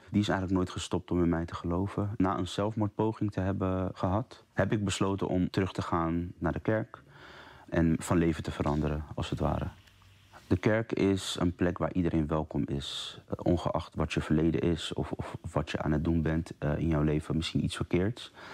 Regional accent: Zoetermeer, South Holland, Netherlands; ik ben 29 jaar. Ik kom uit Zoetermeer.

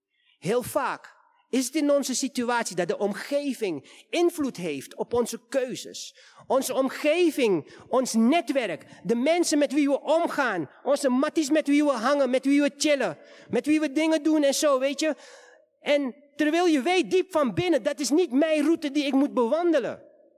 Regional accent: Suriname; ik kom uit Suriname. Maar we zijn in een multiculturele stad

